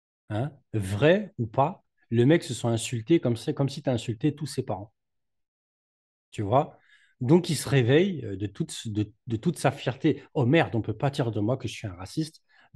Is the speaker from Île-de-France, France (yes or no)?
yes; Créteil, Île-de-France, France; Personnellement, j'ai grandi au Montmélie, à Créteil.